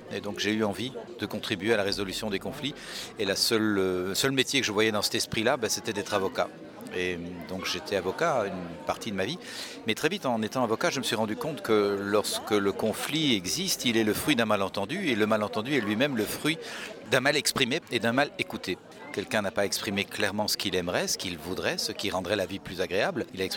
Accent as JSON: {"language": "French", "country": "Belgium", "said": "je suis belge"}